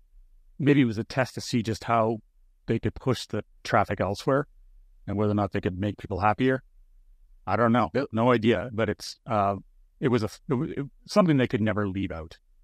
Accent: Canada; So speaking from us, we're being Canadian podcasters here.

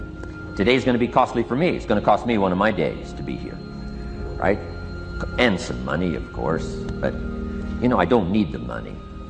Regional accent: Idaho, United States; I grew up in Idaho, farm country, southwest corner of Idaho. In fact, my father still lives on the old homestead where I grew up.

